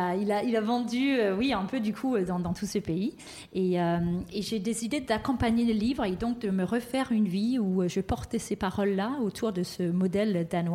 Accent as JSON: {"language": "French", "country": "Denmark", "said": "le Danemark, donc mon pays d'origine, est sorti comme le pays le plus heureux au monde."}